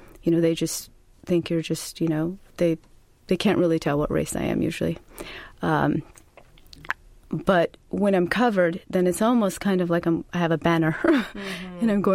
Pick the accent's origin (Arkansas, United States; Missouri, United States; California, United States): California, United States; San Diego; And I grew up in San Diego, you know, the same as every other American child, you know, at the beach, you know, wonderful upbringing. And moved to the Bay Area in my around when I was about 18, 19.